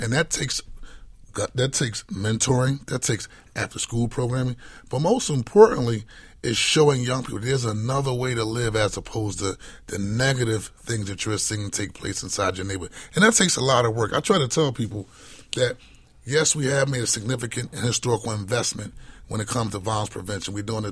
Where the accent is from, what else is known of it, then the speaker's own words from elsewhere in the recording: Philadelphia, Pennsylvania, United States; I'm born and raised in South Philadelphia, and I recognize that at the end of the day, there has to be a healthy balance.